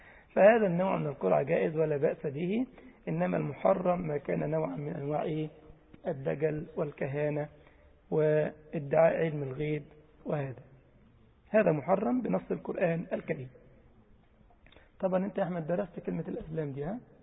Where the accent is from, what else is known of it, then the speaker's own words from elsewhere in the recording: Egypt; أحيانا نجيب لك كده العملة الفضية دي، بنسميها عندنا في مصر ملك ولا كتابة